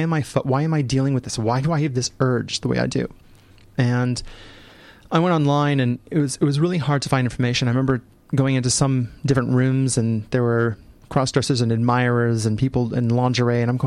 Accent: St. Louis, Missouri, United States; In small town, like in St. Louis, it's very much white and black. It's still very segregated in my hometown.

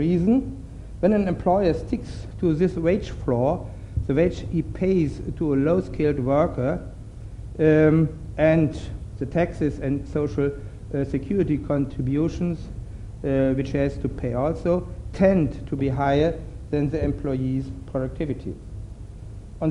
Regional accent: Dresden, Saxony, Germany; longer thousands of miles away in the Far East, but in our own backyard, less than 20 miles south of my hometown, Dresden.

